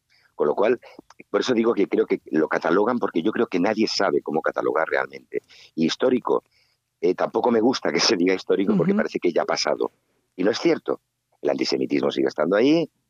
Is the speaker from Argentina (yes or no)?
no; Córdoba, Andalusia, Spain; born there; Yo soy una persona que siempre he estado muy próximo a la cultura judía. Yo nací en Córdoba, en el barrio de la Judería